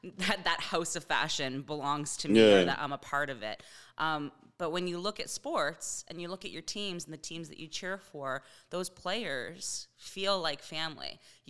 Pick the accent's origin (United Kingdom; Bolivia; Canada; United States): Canada; Toronto, Ontario; I grew up in Toronto, so everybody's a Raptors fan.